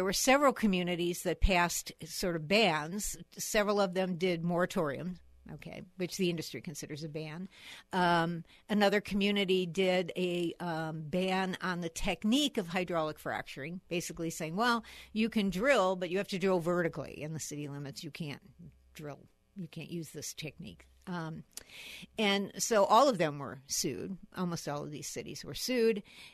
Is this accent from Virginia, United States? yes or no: no; Chicago, Illinois, United States; I mean, we're all from Chicago.